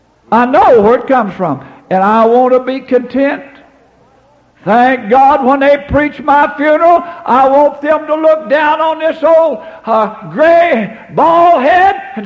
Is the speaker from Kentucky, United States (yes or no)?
yes; Kentucky, United States; I was born and raised down in Kentucky, where I never seen an automobile ever 4 or 5 months. I walked to high school 5 miles one way.